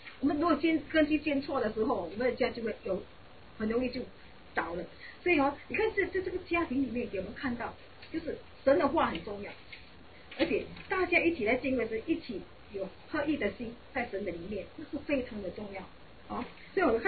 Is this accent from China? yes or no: no; Singapore; 以前我记得我们住在新加坡的时候，以前我小的时候，通常很多的家庭都是三代同堂的。